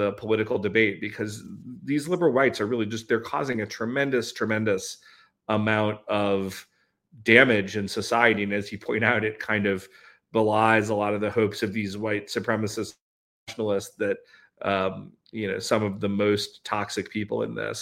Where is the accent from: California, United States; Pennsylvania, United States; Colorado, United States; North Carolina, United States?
North Carolina, United States; now in Montana, United States; I grew up in North Carolina.